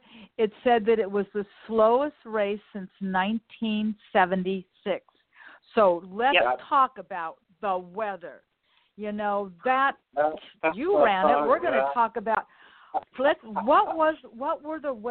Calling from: Los Angeles, California, United States; I'm calling from Los Angeles. We had some winds here

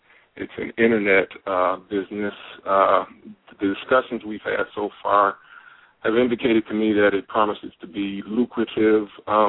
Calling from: Detroit, Michigan, United States; I'm calling from Detroit.

